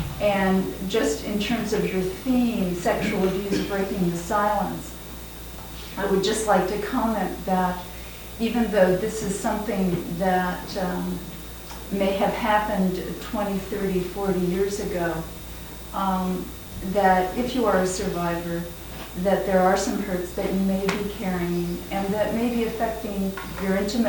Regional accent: Eugene, Oregon, United States; I'm from Eugene, Oregon, and I'm a psychotherapist there

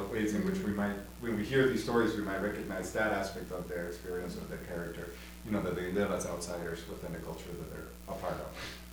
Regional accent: Guatemala; now in United States; I grew up in Guatemala and then came to the U.S., went to school in Texas Lutheran, and then, you know, through seminary and then work. I lived in a couple of different countries

